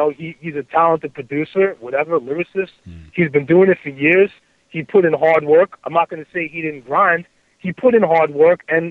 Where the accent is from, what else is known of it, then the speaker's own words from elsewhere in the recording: United States; I'm from the hood. I'm from Glenwood Projects. I go back there. I got homies there. I hustle there.